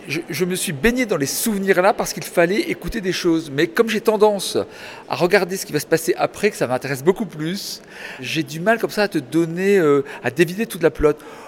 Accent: Brest, Brittany, France; born there; Je suis né à Brest.

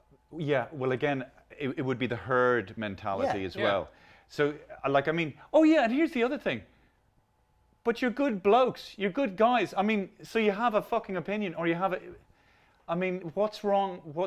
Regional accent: Ireland; now in London, United Kingdom; as an Irish person coming over to London in the early 80s, and that little flicker in the eye when you were Irish.

